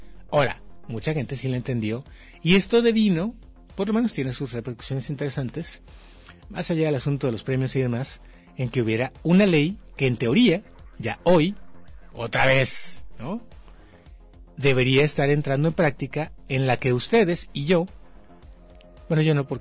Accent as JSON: {"language": "Spanish", "country": "Mexico", "said": "porque soy mexicano. Pues sí, pues porque estoy geolocalizado."}